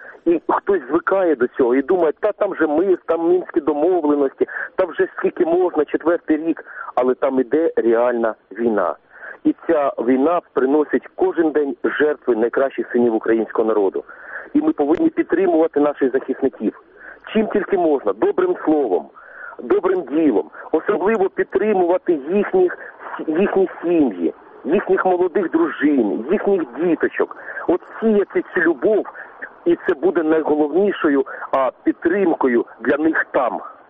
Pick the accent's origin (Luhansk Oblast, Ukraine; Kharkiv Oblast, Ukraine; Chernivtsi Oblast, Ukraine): Luhansk Oblast, Ukraine; бо я родом сам з Луганської області